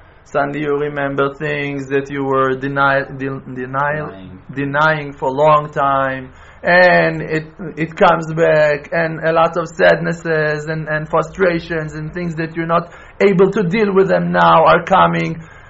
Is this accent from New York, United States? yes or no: yes; Bronx, New York, United States; No, we're from the Bronx, not from the...